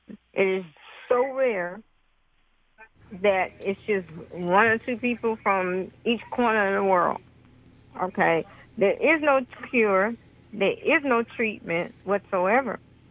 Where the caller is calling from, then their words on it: Washington, District of Columbia, United States; Okay, I'm calling from Northwest, right around the corner from Howard.